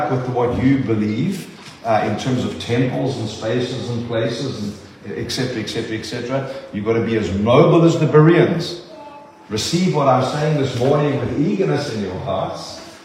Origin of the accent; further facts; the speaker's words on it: South Africa; I grew up as a Roman Catholic, a very staunch Roman Catholic. Came from a Roman Catholic family. I'm South African Italian, actually a citizen of Italy.